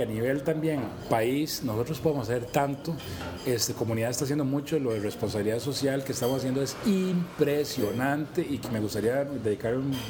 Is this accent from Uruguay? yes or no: no; Costa Rica; Nosotros como costarricenses entendemos que podemos convivir con la solidaridad con el capitalismo